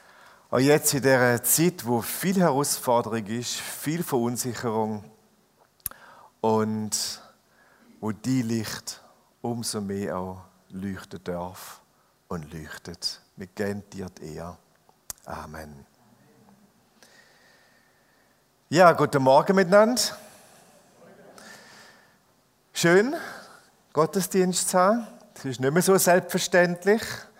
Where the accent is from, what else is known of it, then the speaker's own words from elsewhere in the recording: Germany; ich bin ja Deutsche, ich kenne das nicht so.